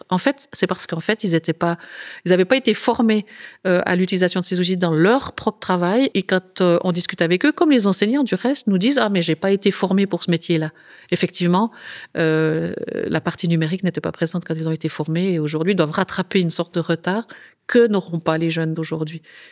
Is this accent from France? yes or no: no; Fribourg, Switzerland; par exemple, en Valais ou chez nous à Fribourg